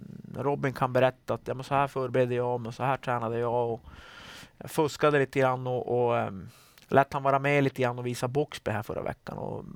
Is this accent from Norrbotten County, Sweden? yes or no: yes; Rosvik, Norrbotten County, Sweden; Men jag var uppvuxen i Rosvik. Och jag bor sista huset för ishallen i Korsnäs där.